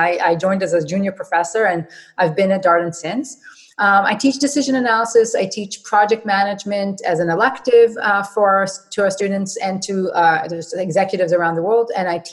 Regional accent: Israel; English is a second language; I grew up in Israel. So my childhood, I see myself, I'm Israeli. … is a very Israeli name. I grew up in Israel. I did my schooling there as a youngster, and I did my military service in the IDF for 3 years.

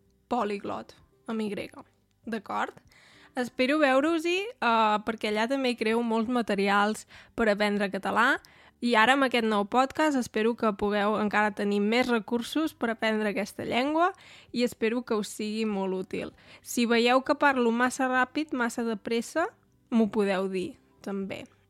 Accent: Torelló, Catalonia, Spain; now in Germany; Jo sóc de Torelló, que és un poble d'Osona, de Catalunya, però fa 10 anys que visc a Alemanya. M'agraden molt els idiomes, de fet en parlo, es pot dir, 8, alguns millors que altres

